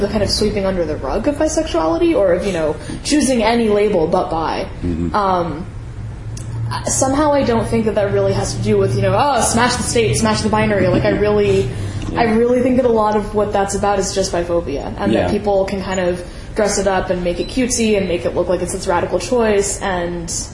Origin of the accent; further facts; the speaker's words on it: San Francisco, California, United States; I grew up in the Ingleside in San Francisco, and you know, Ingleside is sort of this interesting, like, mostly like sort of working class, lower middle class, like very mixed race neighborhood, and, you know, I went to the like local Catholic school there.